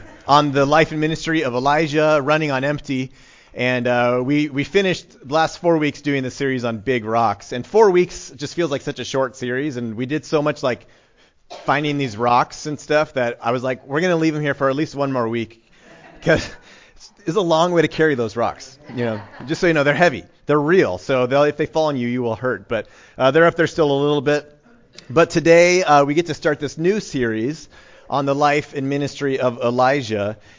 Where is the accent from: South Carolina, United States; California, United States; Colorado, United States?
Colorado, United States; But when I was growing up in Colorado, I think one of the things that drove my parents crazy